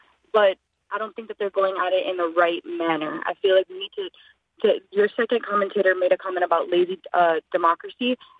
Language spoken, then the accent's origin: English; Miami, Florida, United States; I'm a millennial. I'm 25 years old, born and raised in Miami